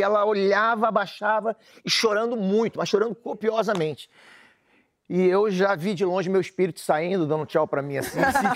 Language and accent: Portuguese; Guarulhos, São Paulo, Brazil; Sou de Guarulhos.